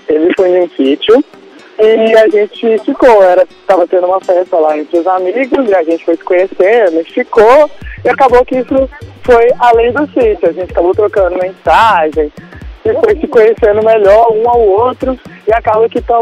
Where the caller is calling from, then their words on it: Belo Horizonte, Minas Gerais, Brazil; Eu falo de BH.